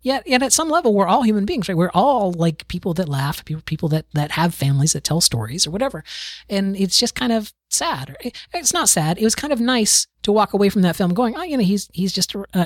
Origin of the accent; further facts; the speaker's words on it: the South, United States; I grew up in the South. It's nothing new to me. Well, I grew up where Chick-fil-A was founded.